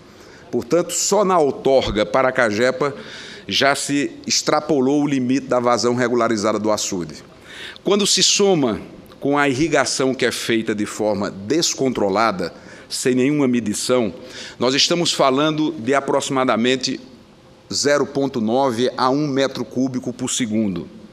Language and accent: Portuguese; Campina Grande, Paraíba, Brazil; em Campina Grande, a minha cidade natal, a minha querida e amada Campina Grande